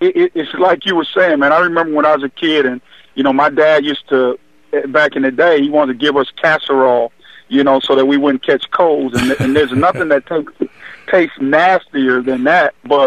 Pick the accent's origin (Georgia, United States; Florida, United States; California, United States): Florida, United States; Miami; I grew up in Miami, Florida.